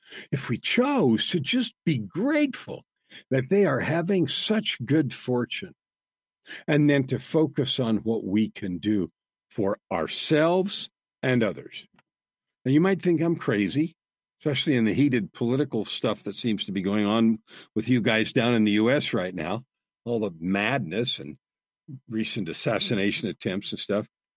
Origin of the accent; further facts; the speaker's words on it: Canada; As a Canadian, watch the political stuff unfold in the U.S., I'm just horrified.